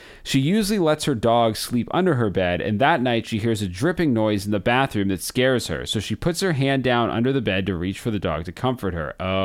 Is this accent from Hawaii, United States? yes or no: no; Williamsburg, Virginia, United States; I grew up in Williamsburg, Virginia, which is a close neighbor of Jamestown, what we call the Historic Triangle, along with Yorktown.